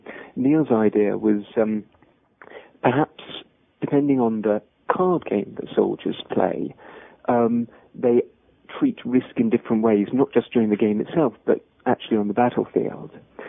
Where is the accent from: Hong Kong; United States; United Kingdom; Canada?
United Kingdom; London; And I come from London.